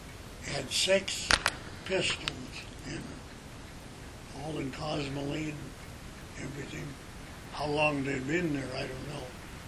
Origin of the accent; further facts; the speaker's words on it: North Dakota, United States; Oh, well, I was growing up in North Dakota. We didn't know anybody had cars.